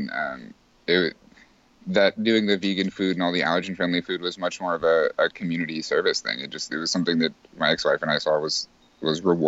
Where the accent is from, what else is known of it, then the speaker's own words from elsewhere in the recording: Lafayette, Louisiana, United States; I'm from Lafayette, Louisiana.